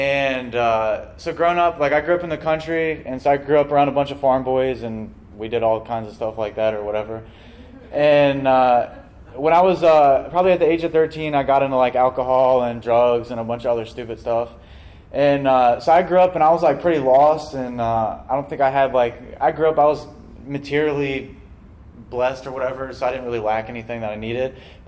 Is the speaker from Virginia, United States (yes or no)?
yes; Virginia, United States; So I didn't grow up a Christian. I'm from Virginia. It's a little place called the Shenandoah Valley.